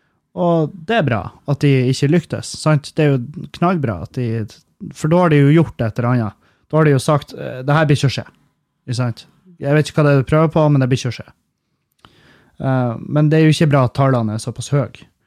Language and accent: Norwegian; Meløy, Nordland, Norway; i Meløy, der jeg kommer fra.